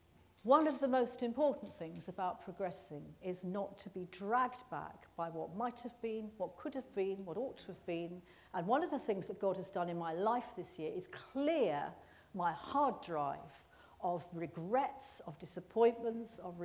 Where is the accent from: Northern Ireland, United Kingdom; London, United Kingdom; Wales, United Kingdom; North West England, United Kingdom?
North West England, United Kingdom; Manchester; And for a few weeks, I was very tempted to go around and saying, yeah … I'm from Manchester.